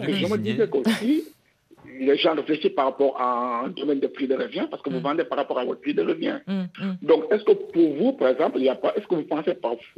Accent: Senegal; also born or lived in Mauritania; now in France; Je suis sénégalais mauritanien.

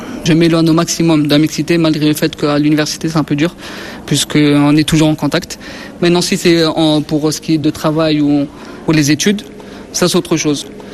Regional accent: Colombes, Île-de-France, France; À Colombes.

